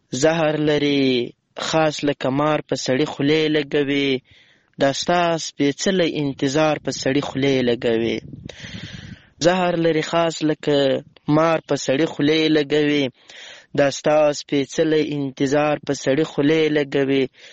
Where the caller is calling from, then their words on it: Lashkar Gah, Helmand, Afghanistan; accent: Helmandi; له هلمند مرکز لشکرګاه شاره پیغام درته پرېږدم